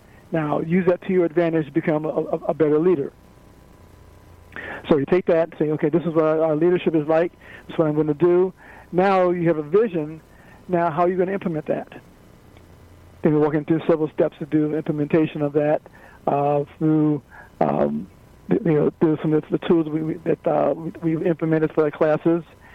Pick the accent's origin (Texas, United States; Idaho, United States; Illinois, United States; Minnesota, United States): Illinois, United States; Chicago; now in California, United States; I grew up in Chicago. I live in California now.